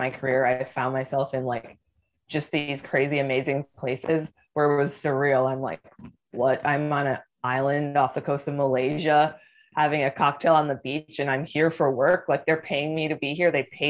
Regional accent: Midwest, United States; I wanted to travel all over the world

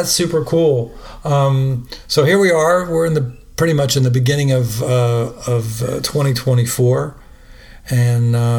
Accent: New York, United States; And I remember that growing up in New York, how that was, you know, that was like that.

